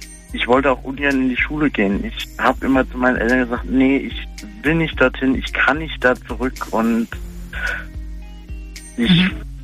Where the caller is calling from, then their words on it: Pirmasens, Rhineland-Palatinate, Germany; Pirmasens.